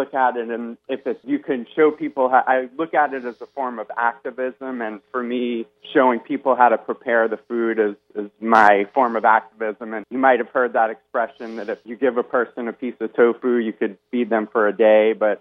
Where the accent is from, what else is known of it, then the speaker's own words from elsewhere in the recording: New York, United States; I grew up in New York, so I never really saw like a baby cow and how close it resembles a dog